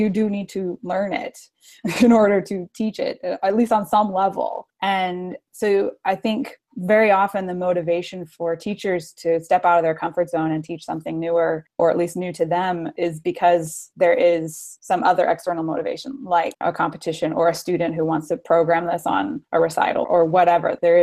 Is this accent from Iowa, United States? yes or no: no; Texas, United States; I grew up in Texas, and harp ensemble is a big deal there.